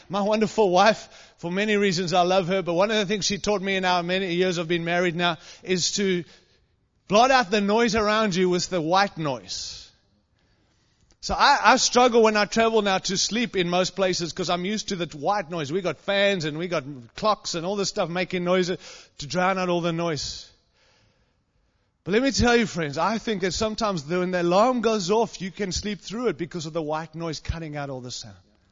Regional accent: Australia; I'm Australian, so we're better at rugby.

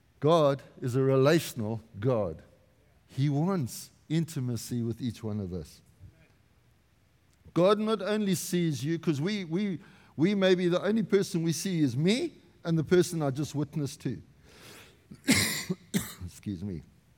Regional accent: South Africa; now in Canada; And I'm going, I'm happy just to be South African-Canadian.

